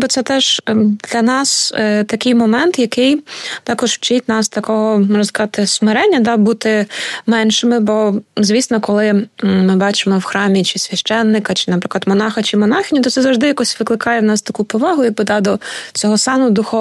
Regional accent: Kyiv, Ukraine; я родом із Києва, і так склалося, що останніх 6 років тут працюю також в Києві. Тут неподалік живе моя мама, тобто це мій рідний район.

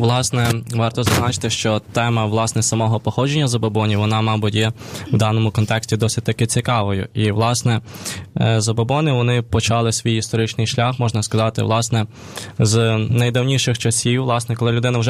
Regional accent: Lviv Oblast, Ukraine; now in Kyiv, Ukraine; я навчаюся на другому курсі університету імені Тараса Шевченка. Ну і, власне, я сам не з Києва, я з Дрогобицького району Львівської області.

